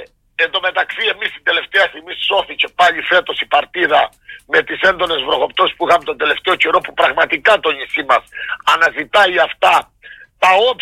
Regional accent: Archanes, Crete, Greece; Πάντως δηλώνω παρόν για το χωριό μου. Εμένα στις Αρχάνες είμαι, έχω τρία παιδιά, πάνε στις Αρχάνες

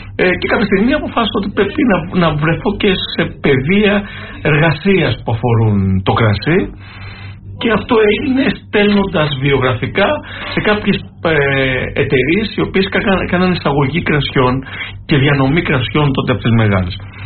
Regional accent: Athens, Attica, Greece; born there; Στην Αθήνα γεννήθηκα, αν και η καταγωγή μου είναι από την Πελοπόννησο, από την Κυπαρισία της Μεσσηνίας. Το λέω συνέχεια γιατί και οι δύο γονείς μου έρχονται από εκεί

